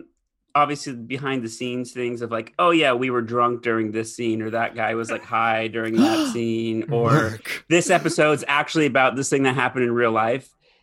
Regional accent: Ireland; I'm Irish and short, and I say it's fine.

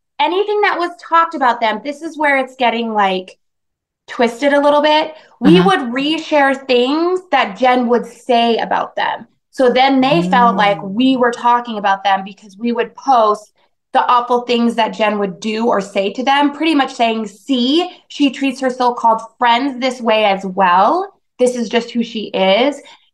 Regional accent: Arizona, United States; also born or lived in Boston; now in Salt Lake City, United States; No. I was actually born in Boston and pretty much raised in Arizona.

